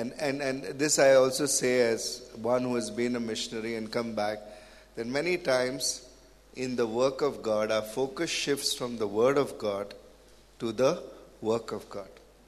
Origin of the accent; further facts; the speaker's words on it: South India, India; we are from South India, right? The land of dosa and masala dosa and onion dosa and whatever.